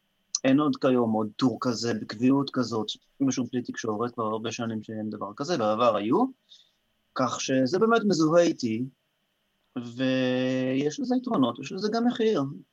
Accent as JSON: {"language": "Hebrew", "town": "Ofra", "region": "Judea and Samaria", "country": "Israel", "tie": "born or raised there", "said": "אני גם תושב אופרה, הייתי, גדלתי שם בארץ בנימין, בדרום השומרון אפשר לומר"}